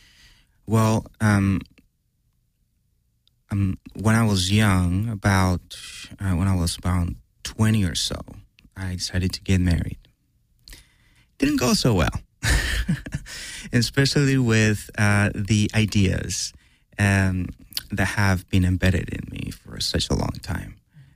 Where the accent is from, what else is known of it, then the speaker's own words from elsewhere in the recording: Mexico; after growing up in Mexico, a very specific idea of what marriage should be and what marriage is.